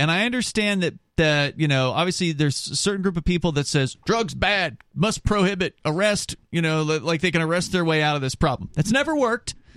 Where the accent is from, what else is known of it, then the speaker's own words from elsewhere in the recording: Florida, United States; You came from New York. I came up from Florida.